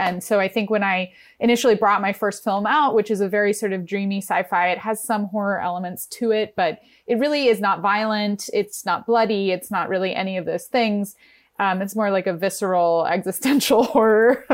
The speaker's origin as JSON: {"language": "English", "region": "New York", "country": "United States", "tie": "born or raised there", "said": "I'm from New York. I grew up in New York, and It's just such a different, you can go outside of your house and meet people"}